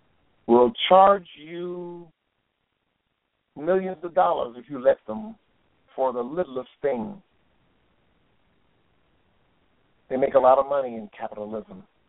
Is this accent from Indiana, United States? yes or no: yes; Indianapolis, Indiana, United States; Growing up in Indianapolis, Indiana, racism was rampant in that city.